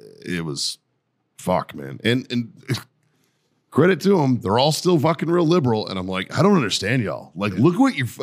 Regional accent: Boston, Massachusetts, United States; I'm a kid from Boston. I automatically hate him because he's a New Yorker that's a rich douchebag.

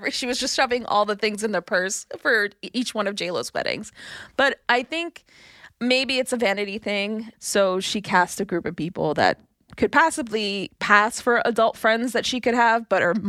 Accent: Brooklyn, New York, United States; I'm not related to her. I'm from Brooklyn. I'm not from the Bronx.

